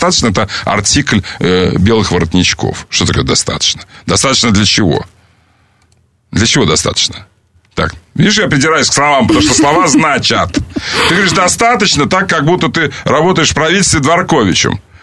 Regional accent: Kerch, Crimea, Ukraine; born there; сам я родился в Керчи, который есть русский город, конечно, в русском Крыму, и сроду такой был. Но в момент моего рождения он почему-то считался тоже украинским, как это ни странно звучит.

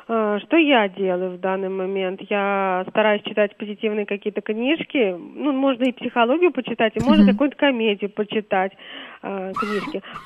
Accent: Moscow, Russia; я из Москвы.

